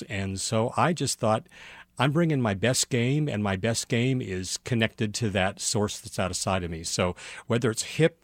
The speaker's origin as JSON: {"language": "English", "region": "Illinois", "country": "United States", "tie": "born or raised there", "also_born_or_lived": "Texas", "said": "I grew up in Illinois, went to college in Texas."}